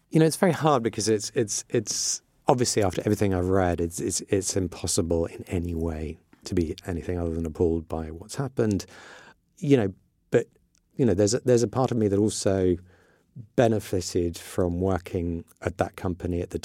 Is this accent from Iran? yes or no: yes; Iran; I grew up in Iran, which was very tolerant of all religions and actually was very, at the time, very friendly with Israel.